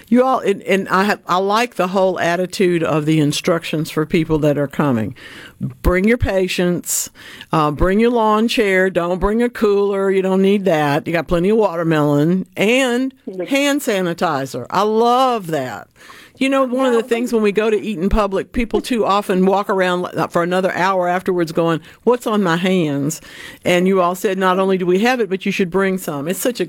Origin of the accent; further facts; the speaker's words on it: Louisiana, United States; I come from North Louisiana as a baby, born in July, and my mother would always bake the birthday cake.